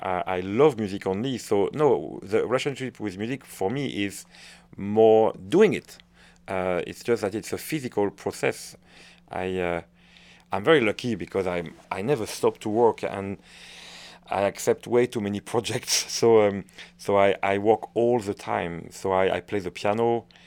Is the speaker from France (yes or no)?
yes; Hauts-de-France, France; accent: French; English is a second language; also born or lived in Paris; You see, you're lost in my French accent. And I was certainly meant to have this life in a small town in north of France. And then suddenly, thanks to music, I have access to the capital city, first Paris, where I move very early on when I'm 18.